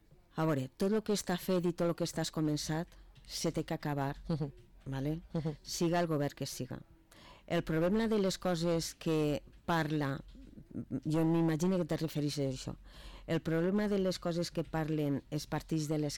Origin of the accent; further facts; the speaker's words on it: Vila-real, Valencian Community, Spain; jo soc de Vila-real, estic en Vila-real